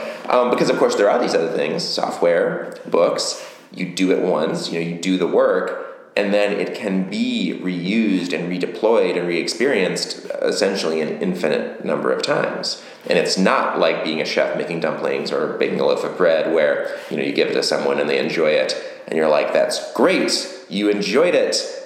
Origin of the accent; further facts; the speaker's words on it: Detroit, Michigan, United States; Well, you know, I am a transplant. I'm from Michigan originally. I grew up in the suburbs around Detroit. I went to school at Michigan State University.